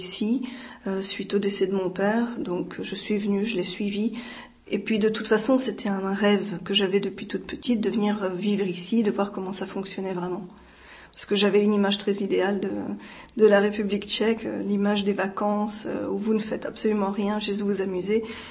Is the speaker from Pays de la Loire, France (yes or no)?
no; Île-de-France, France; also born or lived in Algeria; J'ai grandi en France, oui. J'ai grandi en France, on déménageait beaucoup, mais on était en France la plupart du temps. J'étais quand même 3 ans en Algérie aussi, mais principalement on était en région parisienne.